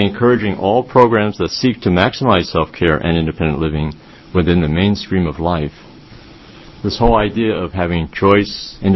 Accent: East Coast, United States; also born or lived in California; now in Oregon, United States; we came from California, not to knock Arnold and all, but when we came here, the whole feeling and the value system in Oregon is different from any place else. I grew up on the East Coast.

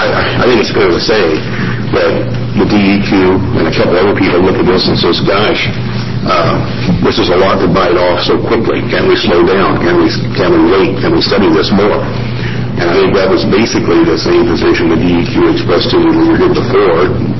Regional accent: Oregon, United States; I don't want my home state being looked at and saying, well, what's wrong with Oregon when everybody else around me has passed this?

